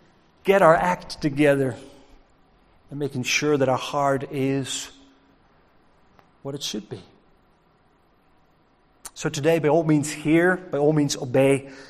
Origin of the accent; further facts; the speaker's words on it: Scotland, United Kingdom; there's some language in there that will feel slightly uncomfortable, both being Western, but also maybe as Scottish people.